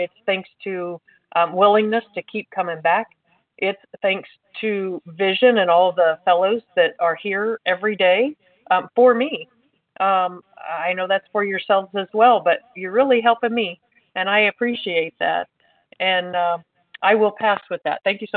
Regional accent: Indiana, United States; I'm from Indiana.

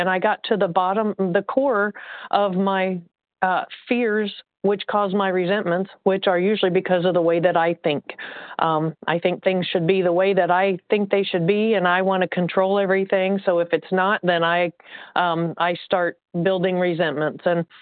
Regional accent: Indiana, United States; recovered compulsive overeater from Indiana.

